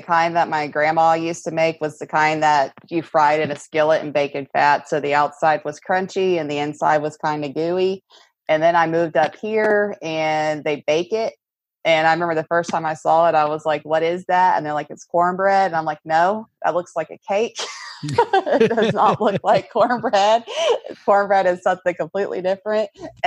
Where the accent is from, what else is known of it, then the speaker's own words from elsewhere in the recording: the South, United States; accent: Southern; I miss the South a lot. And sometimes if I get emotional or something, my Southern accent will still try to come out, and I probably say the word y'all way too much.